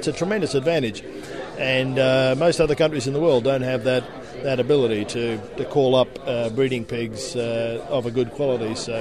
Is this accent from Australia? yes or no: yes; Australia; now in England; I'm originally from Australia, Chuck, but spent most of my career, I guess, not only in Australia and the Pacific and Asia, but also in Europe as well. So right now I'm living in England.